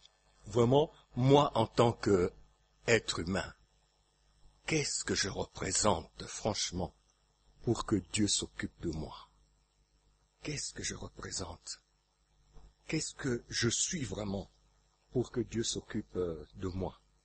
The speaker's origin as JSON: {"language": "French", "country": "DR Congo", "said": "Moi, je suis du Congo, Congo-Kinshasa."}